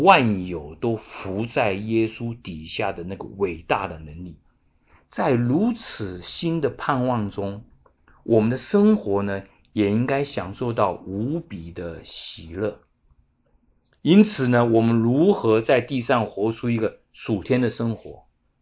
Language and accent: Chinese; Taiwan; 以前我小的时候在台湾呢，是信拜佛的呢